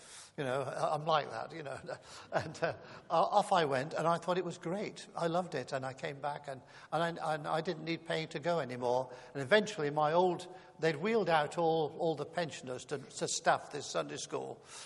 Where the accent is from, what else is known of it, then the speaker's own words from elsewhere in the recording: Coventry, West Midlands, United Kingdom; I was born in Coventry. I grew up there. My parents were lovely people, kind, good living, I would say lower working class people.